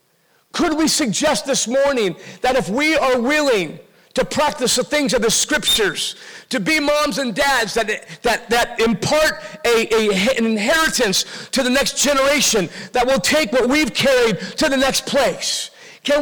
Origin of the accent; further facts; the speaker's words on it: Costa Mesa, California, United States; growing up in Orange County, Costa Mesa, a little church called Harbor Assembly of God.